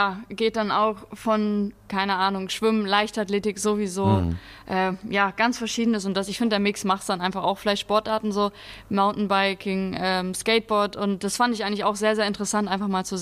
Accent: Dinklage, Lower Saxony, Germany; Dort ist meine Heimat, da bin ich auch aufgewachsen, okay. Aber ist quasi direkt neben Lohne.

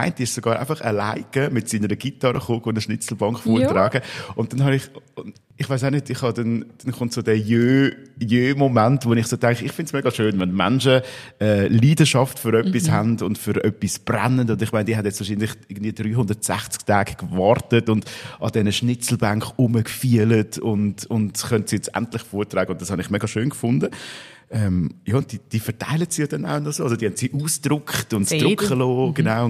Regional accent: Aargau, Switzerland; als Aargauer.

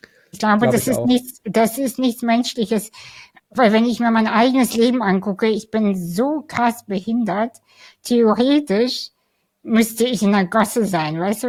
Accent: Kazakhstan; ich bin im Ghetto aufgewachsen. Ich habe ja eben schon erzählt, ich komme aus Kasachstan, ich komme aus einer sehr armen Familie.

